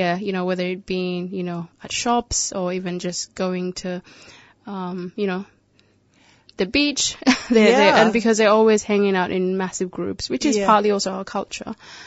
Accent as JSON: {"language": "English", "country": "South Sudan", "tie": "born or raised there", "said": "When I was a child growing up in South Sudan, there was different ways of me being, raised up."}